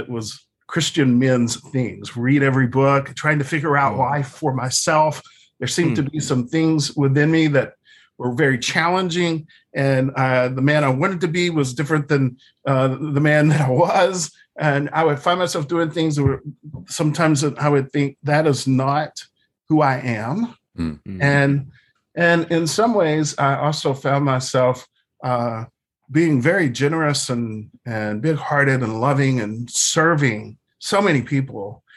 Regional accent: Odessa, Texas, United States; I grew up out in Odessa, Texas. That was a desert. And my dad was an oil rig man, what you call a roughneck. And we grew up in a trailer park.

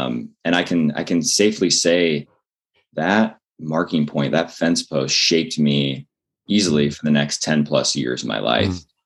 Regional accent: Midwest, United States; I was brought up in the Midwest. I was brought up in church.

